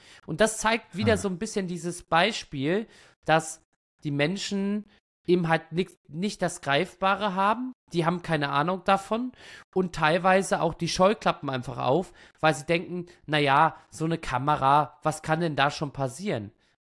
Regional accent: Northern Germany, Germany; Und ich bin Norddeutscher

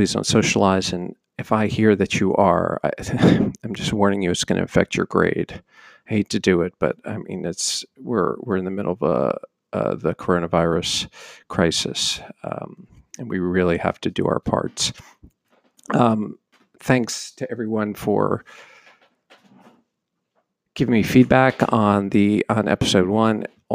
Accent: New Jersey, United States; I grew up in New Jersey and listened to … all through my childhood.

